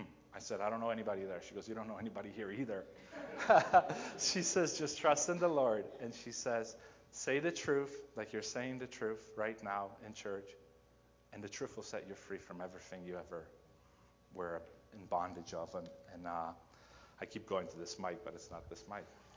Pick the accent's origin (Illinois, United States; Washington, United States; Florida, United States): Illinois, United States; Chicago; And I'm from Chicago, so I don't know much about farming.